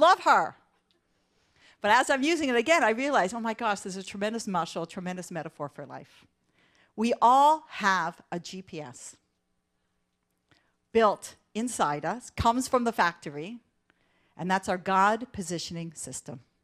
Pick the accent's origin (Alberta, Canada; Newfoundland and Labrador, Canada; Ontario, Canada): Ontario, Canada; Toronto; So I grew up in Toronto. Anybody here from Toronto? Woo! Okay, so I grew up in Toronto